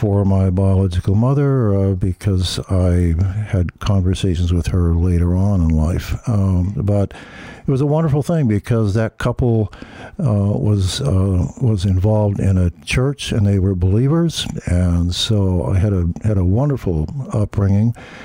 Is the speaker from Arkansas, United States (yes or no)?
no; Oregon, United States; And I grew up in Southern Oregon, down in near Medford.